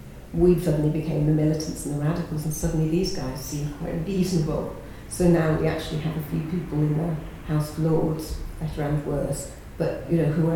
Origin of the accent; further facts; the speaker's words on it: Bristol, South West England, United Kingdom; I come from Bristol.